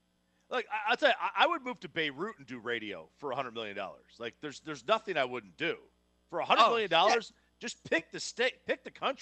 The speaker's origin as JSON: {"language": "English", "region": "New Jersey", "country": "United States", "tie": "born or raised there", "accent": "New Jersey", "moved": "yes", "lives_now": "Knoxville, United States", "said": "It took me like 10 years to get rid of it. I grew up in New Jersey. It took me at least 10 years to get rid of the accent."}